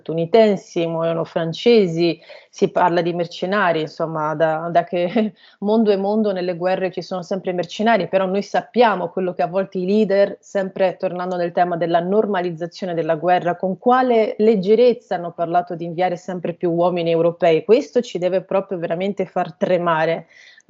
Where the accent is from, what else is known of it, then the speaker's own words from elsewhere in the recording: Russia; also born or lived in Italy; la gente mi dovrà perdonare perché sono russa oltre che italiana